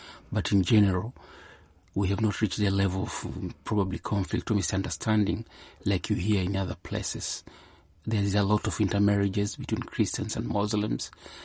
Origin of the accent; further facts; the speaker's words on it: Tanzania; I come from Tanzania, and my diocese is called Kondoa, which is a very small diocese in central Tanzania.